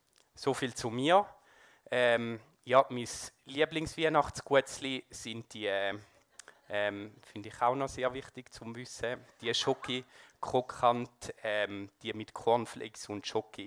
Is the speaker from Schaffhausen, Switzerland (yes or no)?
yes; Schaffhausen, Switzerland; Ich bin 39 jetzt. Ich bin im Kanton Schaffhausen geboren.